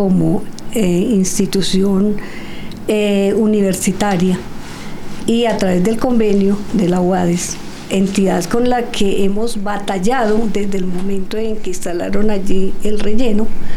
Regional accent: Mochuelo, Bogotá, Colombia; personalmente soy hija de Mochuelo, nací allí, este es mi territorio

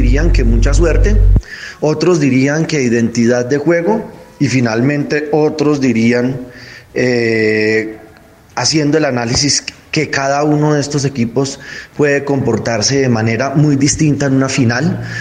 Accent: Bogotá, Colombia; lo digo como bogotano, ojalá las cosas se den para la capital de la República, pero también mi ascendencia es tolimense

